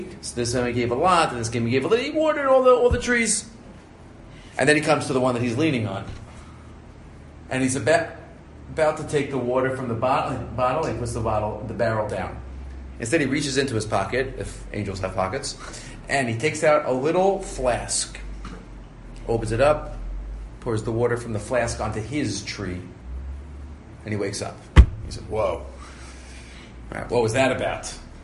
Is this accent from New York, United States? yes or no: yes; New York, United States; that was Lag BaOmer, growing up in New York.